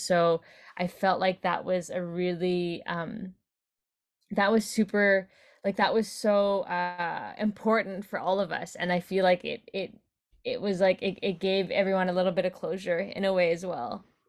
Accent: Canada; my Filipino Canadian identity, what it's like growing up in Canada as a second generation, like, Canadian

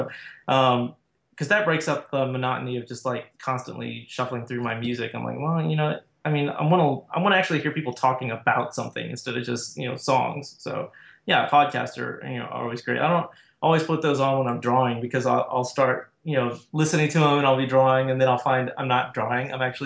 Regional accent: Texas, United States; I mean, yeah, I grew up in, I'm from Texas. I grew up here.

